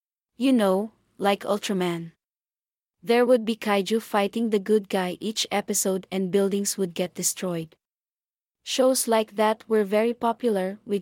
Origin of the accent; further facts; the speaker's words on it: Philippines; moved away; I was an immigrant from the Philippines and painfully shy, so that didn't help either.